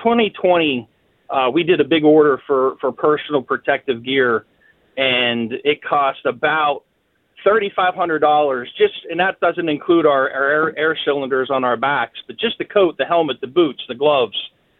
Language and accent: English; Castle Shannon, Pennsylvania, United States; now in Dormont, United States; I grew up next door in Castle Shannon, but I've lived here for 25 years.